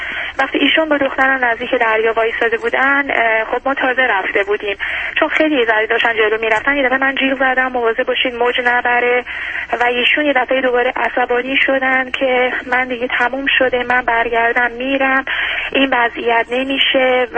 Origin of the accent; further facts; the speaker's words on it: Iran; moved away; من وقتی که داشتم از ایران می اومدم،